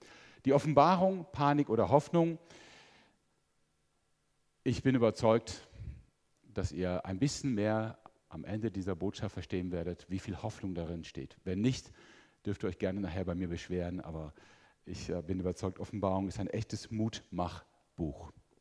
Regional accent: Mönchengladbach, North Rhine-Westphalia, Germany; Ich komme eigentlich aus Mönchengladbach, das ist meine Heimatstadt. Und wir Linksrheiner sind so ein bisschen berüchtigt für unseren Humor.

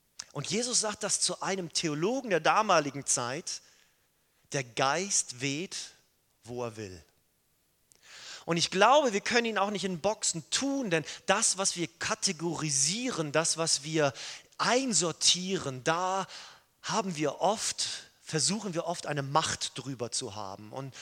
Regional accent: Schleswig-Holstein, Germany; Wir haben das heute Mittag gehabt bei uns in Schleswig-Holstein.

